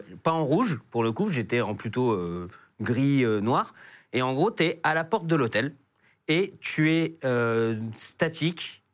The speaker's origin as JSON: {"language": "French", "town": "Aubervilliers", "region": "Île-de-France", "country": "France", "tie": "born there", "said": "moi, en plus, je viens du 93. Donc je suis né vraiment à Aubervilliers, La Courneuve, tout ça."}